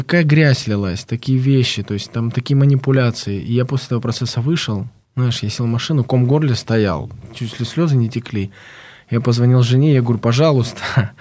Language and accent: Russian; Karachay-Cherkessia, Russia; я сам родом с Северного Кавказа, Карачаево-Черкесии